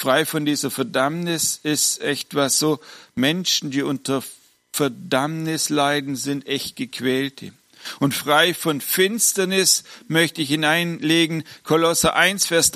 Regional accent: Baden-Württemberg, Germany; now in Hesse, Germany; weil ich jetzt schon seit 12 Jahren hier in Hessen bin, für die Hessen bin ich kein Hesse und für die Schwaben kein Schwaben mehr. Also mit meinem jetzigen Sprachkauderwelsch

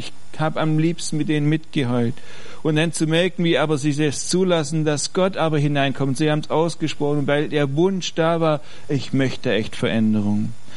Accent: Ravensburg, Baden-Württemberg, Germany; Auf jeden Fall nehmt Grüße nach Ravensburg mit, gell, wenn ihr wieder in eure neue, meine alte Heimat fahrt, ans Oberschwäbische.

